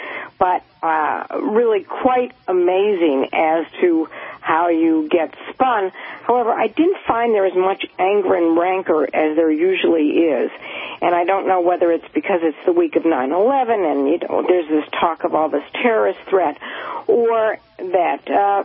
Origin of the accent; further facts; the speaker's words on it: Ohio, United States; I'm from Ohio, so I always proceeded with the great state of Ohio.